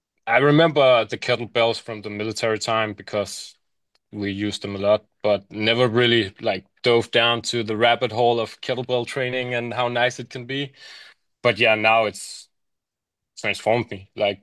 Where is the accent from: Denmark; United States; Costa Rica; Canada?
Denmark; Yeah, I'm from Denmark, live in Copenhagen, near Copenhagen.